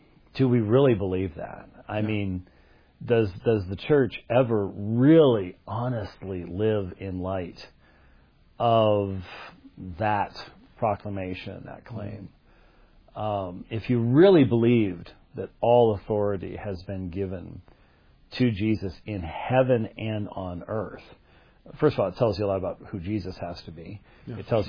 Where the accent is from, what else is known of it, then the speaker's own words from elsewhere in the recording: United States; And I think the fact that I'm an American sitting in South Africa